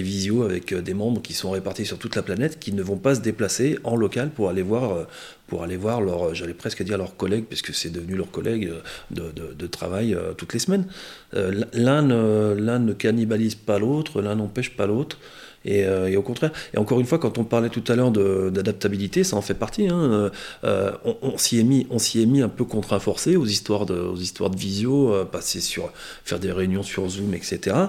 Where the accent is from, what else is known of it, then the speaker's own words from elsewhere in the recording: Feurs, Auvergne-Rhône-Alpes, France; born there; je pense que je vais mourir à Feur, puisque je suis né à Feur et que j'ai fait mon activité à Feur.